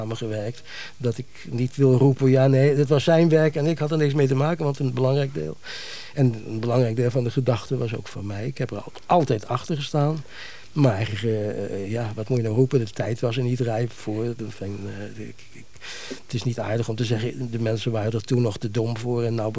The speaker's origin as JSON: {"language": "Dutch", "town": "Amsterdam", "region": "North Holland", "country": "Netherlands", "said": "en ik ben een Amsterdammer"}